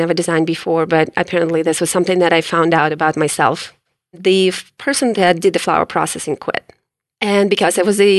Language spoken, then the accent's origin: English; Ukraine; English is a second language; moved away as an adult; now in United States; I came to America from Ukraine in 1997, in August of 1997. So I just celebrated my 20th anniversary here.